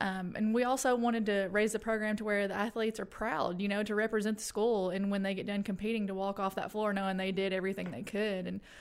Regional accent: McMinnville, Tennessee, United States; I'm from McMinnville, Tennessee, and actually my dad went here, so I grew up knowing about Tech.

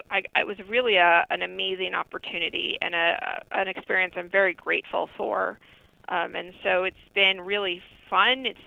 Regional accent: New Jersey, United States; I don't think I'd actually ever been to Tennessee before, and I grew up in New Jersey, so that's pretty sad.

